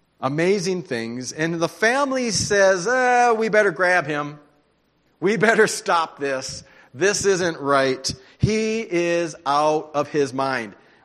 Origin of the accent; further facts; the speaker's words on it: Daisy, North Dakota, United States; I'm from Daisy, North Dakota, small little place.